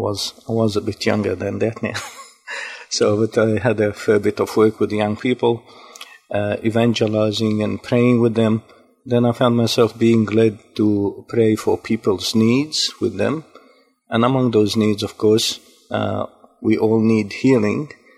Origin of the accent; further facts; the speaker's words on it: Jerusalem, Jerusalem District, Israel; moved away as an adult; now in Australia; I was born in Jerusalem. As a matter of fact, only about 2 minutes' walk from Calvary, where Jesus was crucified and where he was buried in the sepulchre. I was born there, and I lived there for 20 years